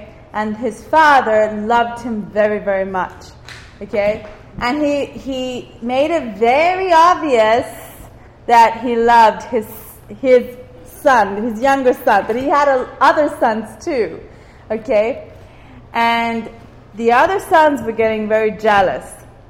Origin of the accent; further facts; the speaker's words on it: Cyprus; I'm from Cyprus